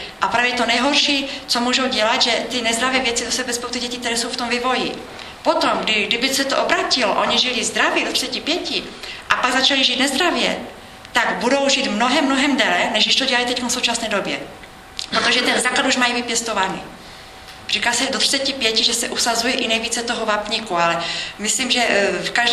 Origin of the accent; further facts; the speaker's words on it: Ostrava, Moravian-Silesian Region, Czechia; accent: Ostrava; now in Bruntál, Czechia; Když jsem se přestěhovala do Bruntalu, já jsem z Ostravy, proto taky mluvím, mám možná ještě trošku ostravský přízvuk